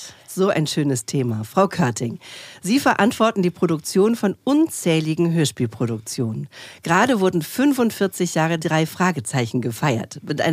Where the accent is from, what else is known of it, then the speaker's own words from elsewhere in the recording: Lübeck, Schleswig-Holstein, Germany; Ich bin in Lübeck geboren und aufgewachsen.